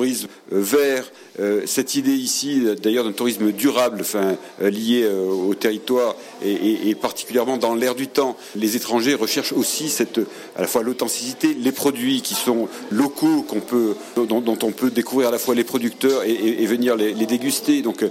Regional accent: Provence-Alpes-Côte d'Azur, France

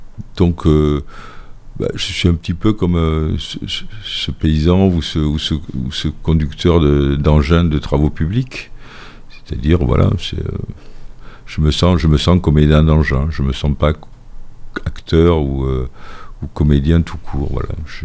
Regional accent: Nouvelle-Aquitaine, France; moi je viens de la Dordogne, donc il y a beaucoup de grottes.

